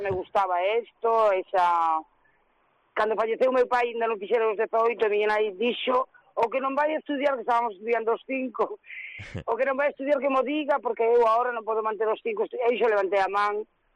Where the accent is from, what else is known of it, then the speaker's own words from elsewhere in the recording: Portonovo, Galicia, Spain; Eu acordo de moi nena que nos sentábamos, porque son de Porto Novo, nos sentábamos como por calles ou así